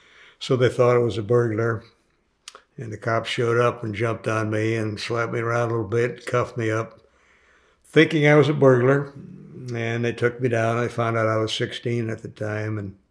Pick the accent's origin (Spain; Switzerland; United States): United States; Milwaukee, Wisconsin; Okay, yes, I was born in Milwaukee, Wisconsin, 1945, just before the war ended. And I grew up for the first few years anyway with a fairly wealthy family.